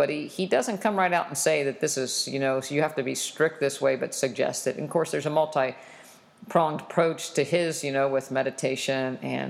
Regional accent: West Virginia, United States; And certainly where I grew up in West Virginia

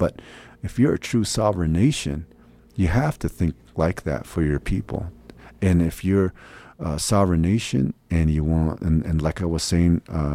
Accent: Shonto, Arizona, United States; I come from Shonto, Arizona. We just recently put a new C-Store gas station there.

